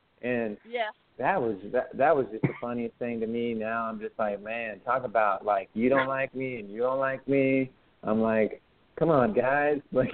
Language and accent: English; Mexico; I grew up in Mexico in an urban area, in the urban country